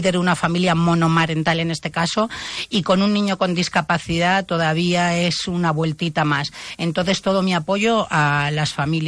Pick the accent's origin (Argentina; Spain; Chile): Spain; Canary Islands; Absolutamente. No recomano otra cosa. Yo soy isleña